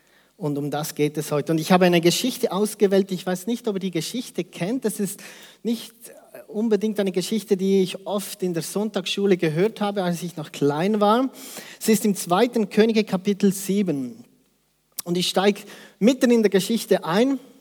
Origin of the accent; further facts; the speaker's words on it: Hersbruck, Bavaria, Germany; moved away as an adult; also born or lived in Peru; Ich bin in Herbruck aufgewachsen, wie ich es gesagt habe. Mit 21 bin ich ausgereist, war in Lima unterwegs